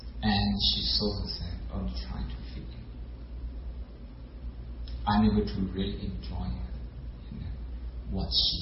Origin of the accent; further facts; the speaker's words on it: Oxford, South East England, United Kingdom; I understand your stress. I come from Oxford.